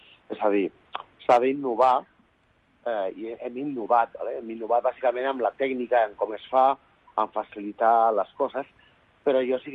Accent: La Seu d'Urgell, Catalonia, Spain; jo soc català, vale? Estic visquent aquí a fa molts anys, però soc del Pirineu, vale? Soc de la Seu d'Urgell.

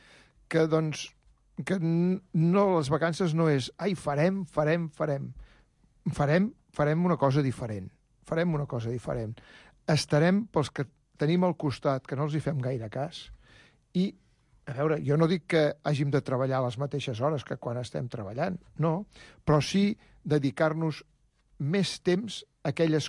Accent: Badalona, Catalonia, Spain; nosaltres que som de Badalona, la tenim a Badalona. I ja no et diré que Badalona ciutat, perquè diran que Badalona és molt gros, sinó el barri que nosaltres vivim, el barri del centre

